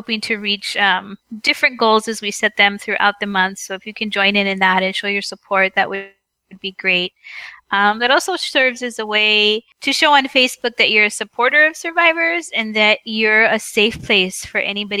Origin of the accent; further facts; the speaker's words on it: El Paso, Texas, United States; As you mentioned, I'm from El Paso.